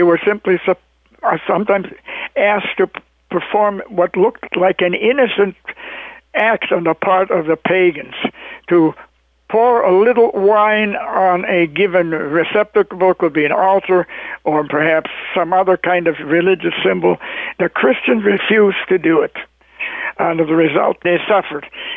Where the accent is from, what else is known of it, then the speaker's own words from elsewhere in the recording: Manitoba, Canada; When I grew up in Western Manitoba on the farm